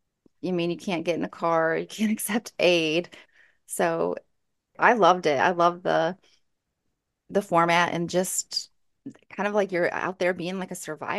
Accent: Michigan, United States; Well, I'm originally from Michigan, and so typically the mosquitoes really bother me

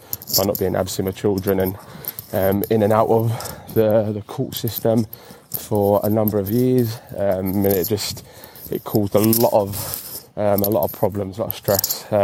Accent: Bermondsey, London, United Kingdom; I'm from Bermondsey. In South East London.

